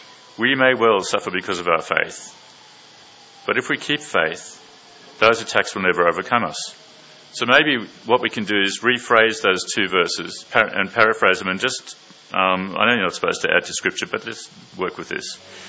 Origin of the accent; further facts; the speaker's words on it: South Africa; growing up in South Africa, one of the things you learn there is, obviously you learn South African history.